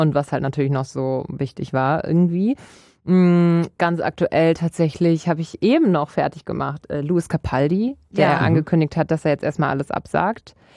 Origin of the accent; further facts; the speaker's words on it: North Rhine-Westphalia, Germany; Aber bei mir im Dorf auch. Ich komme ja aus der Nähe von Bielefeld, Gütersloh, die Ecke.